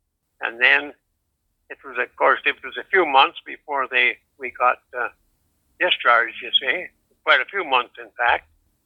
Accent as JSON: {"language": "English", "town": "Climax", "region": "Saskatchewan", "country": "Canada", "tie": "born there", "said": "I was born in Saskatchewan and a small town in Saskatchewan, Climax, Saskatchewan, November 30th, 1925."}